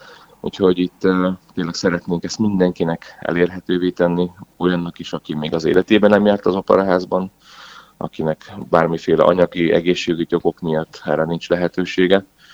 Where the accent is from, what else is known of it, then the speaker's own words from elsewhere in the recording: Perkupa, Borsod-Abaúj-Zemplén, Hungary; now in Budapest, Hungary; amiket én is kaptam otthon Perkupán. Nekem nagyon nagy öröm, hogy a két fiammal és a kis feleségemmel hazalátogathatunk Budapestről Perkupára.